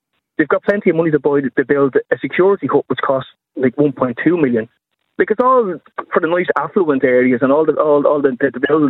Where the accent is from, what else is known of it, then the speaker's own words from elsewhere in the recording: Dublin, Leinster, Ireland; I'm from Dublin 12, as the lads were saying this morning, and we grew up in Dublin 12, and I'm from Crumlin